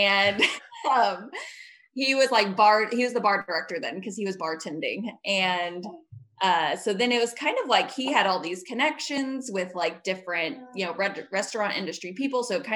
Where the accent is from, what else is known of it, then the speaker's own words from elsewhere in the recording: Missouri, United States; now in Kansas City, United States; So I'm originally from a small town near Jeff City, Missouri. I had about 1300 people in it. And I think my graduating class was like 59 people.